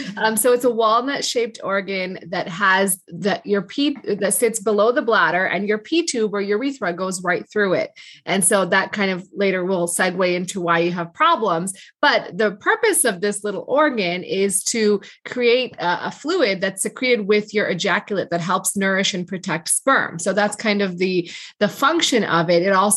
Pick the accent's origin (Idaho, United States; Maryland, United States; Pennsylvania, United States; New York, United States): New York, United States; East Amherst; In Buffalo? East Amherst, Williamsville area.